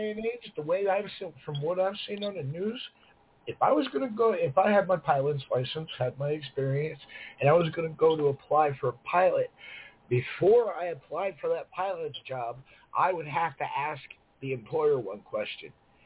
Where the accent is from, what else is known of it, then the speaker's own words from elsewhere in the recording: Florida, United States; I grew up in South Florida when I was a kid, and they used to have the little fairs come around to the towns, and they had the St. Lucie County Fair there.